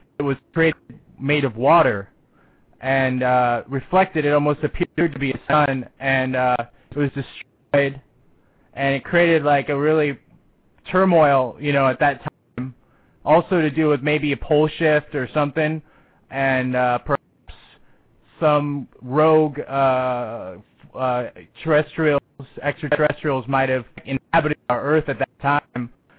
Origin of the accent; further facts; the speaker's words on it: Oregon, United States; I'm from the Pacific Northwest, Oregon, cool.